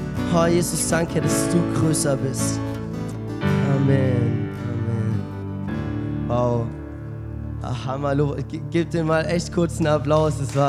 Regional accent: Ansbach, Bavaria, Germany; now in Stuttgart, Germany; ich bin 22 Jahre alt und ich komme hier aus Ansbach. Lebe jetzt in Stuttgart

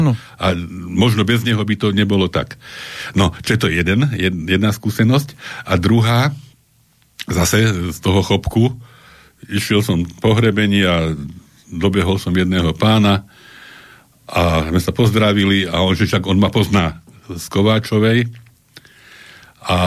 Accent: Trnava, Trnava Region, Slovakia; ja ako Trnavčan som študoval v Bratislave.

